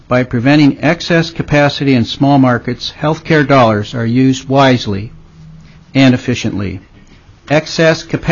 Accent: Wrangell, Alaska, United States; now in Juneau, United States; family physician, born and raised in Wrangell, Alaska, and have lived and practiced family medicine in Juneau since 1984.

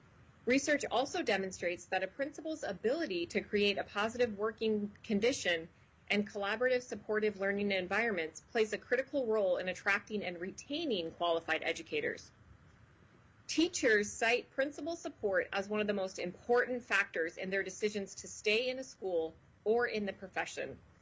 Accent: Anchorage, Alaska, United States; I was born and raised in Anchorage and have served for 12 years in rural Alaska.

